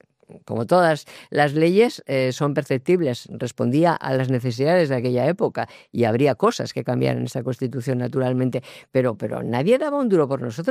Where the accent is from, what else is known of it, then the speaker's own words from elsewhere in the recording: Basque Country, Spain; yo que vengo del País Vasco, nosotros hemos hecho las elecciones en el País Vasco